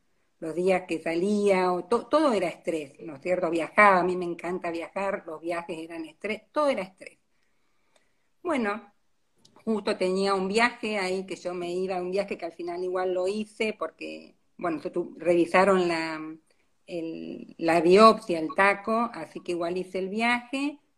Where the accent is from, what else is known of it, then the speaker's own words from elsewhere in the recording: Río Gallegos, Santa Cruz, Argentina; porque yo vivo en Río Gallegos, que no sé si lo aclaraste, soy de Río Gallegos.